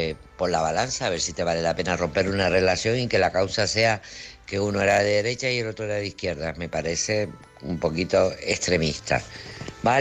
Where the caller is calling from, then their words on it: Tenerife, Canary Islands, Spain; de Tenerife